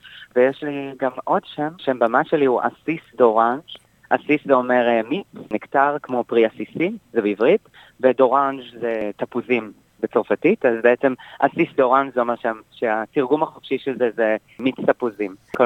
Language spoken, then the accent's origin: Hebrew; Rishon LeZion, Central District, Israel; born there; Arab-Jew, זאת אומרת שהמשפחה שלי, השורשים שלנו, הגיעו מתימן, נולדתי בשכונה קטנה בראשון לציון.